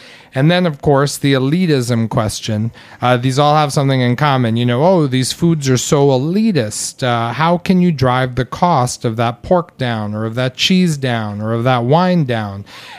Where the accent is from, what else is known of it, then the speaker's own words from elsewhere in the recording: New York City, New York, United States; growing up in New York City, Eli Zabar was the first guy to give us good fresh bread.